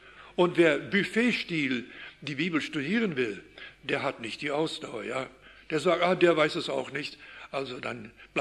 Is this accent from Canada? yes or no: yes; Canada; moved away; in unserer Gegend, in Kanada, wo ich aufgewachsen bin.